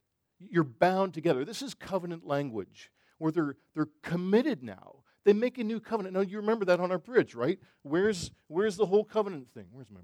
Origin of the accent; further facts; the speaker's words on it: Canada; I don't care. I'm Canadian.